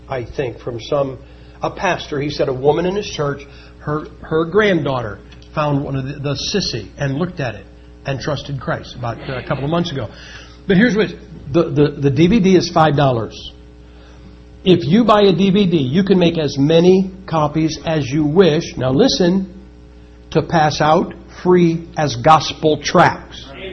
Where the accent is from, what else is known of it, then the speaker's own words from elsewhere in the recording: Massillon, Ohio, United States; I'm from Massillon, Ohio. Massillon, Ohio is where football got its start.